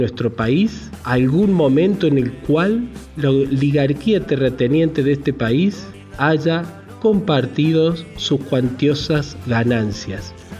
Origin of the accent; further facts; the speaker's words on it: Argentina; Estamos aquí, somos argentinos y también tenemos derechos